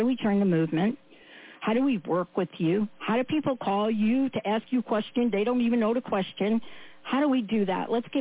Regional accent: East Coast, United States; I don't live there. I live here, but I'm from the East Coast.

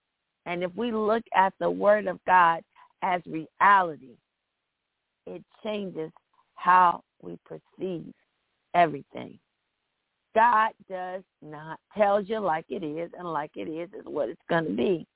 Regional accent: Kentucky, United States; I grew up in Kentucky, and that's what I listened to.

